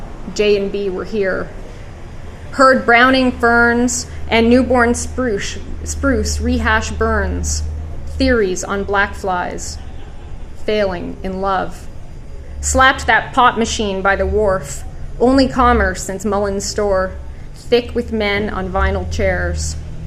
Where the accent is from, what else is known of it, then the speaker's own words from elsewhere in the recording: Ontario, Canada; But I'm also a bit of an outsider because I grew up in Ontario